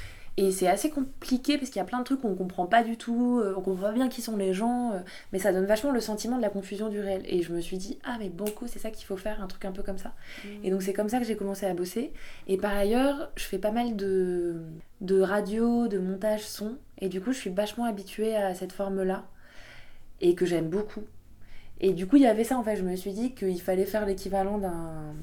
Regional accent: France; parce que je suis française

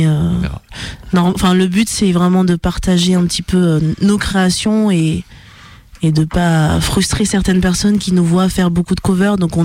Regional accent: Madagascar; je suis noire et je viens de Madagascar

